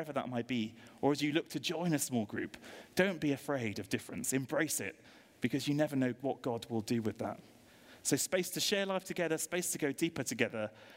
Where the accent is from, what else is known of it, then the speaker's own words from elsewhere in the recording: United Kingdom; I was about to share the peace with Richard, and of course I was being very British and offered my hand.